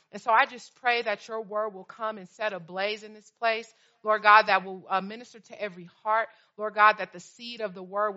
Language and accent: English; Oakland, California, United States; I am from Oakland, California, out of Shiloh Church